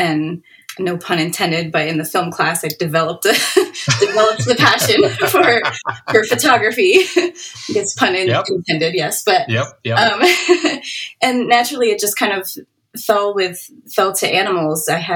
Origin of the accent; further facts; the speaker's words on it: Florida, United States; And I grew up in Florida, so there's always, you know, funky bugs and lizards and frogs and turtles and tortoises and all of that just everywhere.